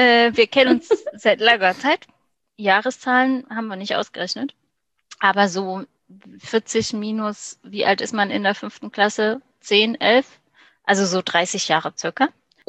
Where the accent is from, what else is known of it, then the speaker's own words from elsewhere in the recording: Saxony-Anhalt, Germany; born there; Aus dem Osten von Deutschland, gebürtig aus Sachsen-Anhalt